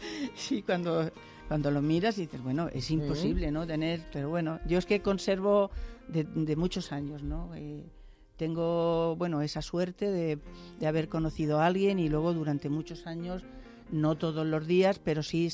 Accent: Bullas, Region of Murcia, Spain; now in Madrid, Spain; aunque yo me vine a Madrid, sigo yendo mucho a mi tierra, a mi Murcia y a mi pueblo.

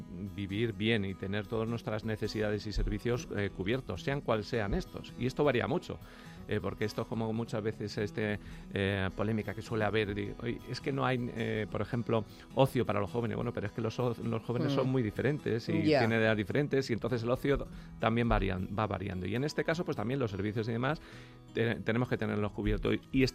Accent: Villaviciosa de Odón, Community of Madrid, Spain; also born or lived in Tres Cantos; Yo soy de Madrid, nacido en Madrid. Los primeros años estuve viviendo en Villaviciosa de Odón y por motivo de cambio de trabajo de mi padre, que la empresa en la que él dirigía pues se fue a Tres Cantos

